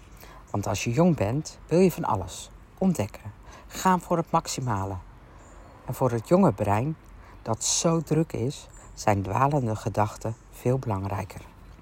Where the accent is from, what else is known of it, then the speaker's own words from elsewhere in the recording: Limburg, Netherlands; born there; Deze week ben ik op vakantie in Limburg, mijn geboortegrond.